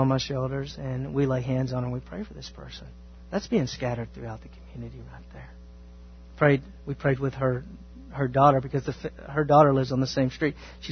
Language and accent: English; Texas, United States; I love that I'm a Texan and I'm a Southern person.